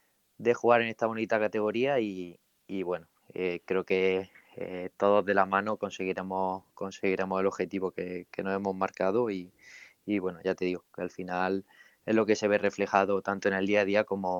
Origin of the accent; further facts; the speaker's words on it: Puente Genil, Andalusia, Spain; por estar cerca de casa aquí en Puente Genil. Y ya te digo, muy contento porque yo sigo viviendo en mi pueblo